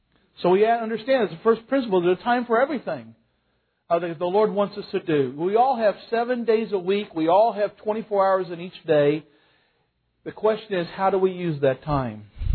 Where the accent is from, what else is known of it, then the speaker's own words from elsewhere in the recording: Boonville, United States; In my hometown of Boonville, there's this wonderful bread store right on Main Street.